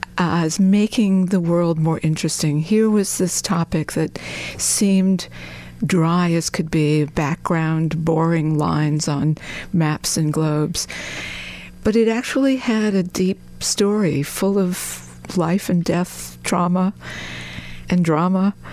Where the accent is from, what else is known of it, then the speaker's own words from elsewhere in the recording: Bronx, New York, United States; I grew up right near the Bronx Zoo and the Bronx Botanical Gardens and went to the Bronx High School of Science.